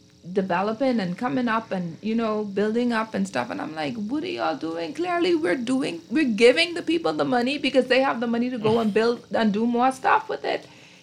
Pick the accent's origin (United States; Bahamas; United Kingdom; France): Bahamas; Crooked Island; That's all my hometown.